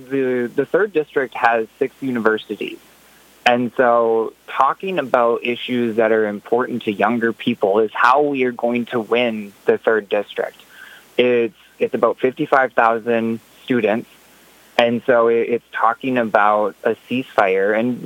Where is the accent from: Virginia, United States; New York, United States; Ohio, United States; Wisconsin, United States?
Wisconsin, United States; Bloomer; also born or lived in Menominee; Yeah, so I was born and raised in Menominee, Wisconsin. Well, actually born in Menominee and then raised in Bloomer. Went to school there, so just north of Eau Claire.